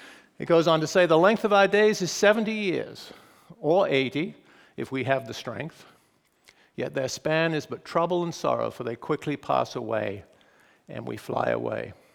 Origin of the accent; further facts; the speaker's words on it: England, United Kingdom; I remember in my own life when I was in my early 30s, I guess, as a young man growing up in England, every Saturday was the family worked in the garden.